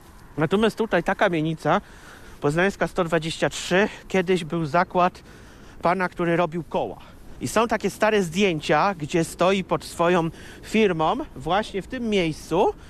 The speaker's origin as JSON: {"language": "Polish", "town": "Kraków", "region": "Lesser Poland", "country": "Poland", "tie": "born or raised there", "said": "Pierwsze 3 lata to tylko spędziłem na dawnego zjednoczenia na Legionów, a tak to całe życie z Podgórzem związanym."}